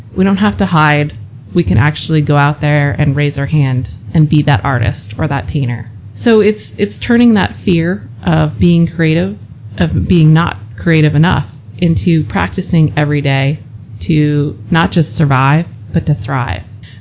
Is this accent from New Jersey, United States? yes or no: no; Seattle, Washington, United States; also born or lived in France; A little bit of background. I grew up in Seattle, learned to speak French when I actually moved to France, and just recently made a transition back to the States.